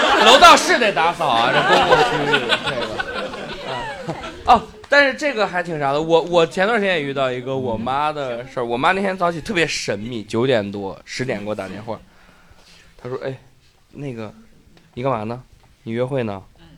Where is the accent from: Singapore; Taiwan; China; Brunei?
China; Guangxi; 我不是桂林人，我是广西人，我是广西人。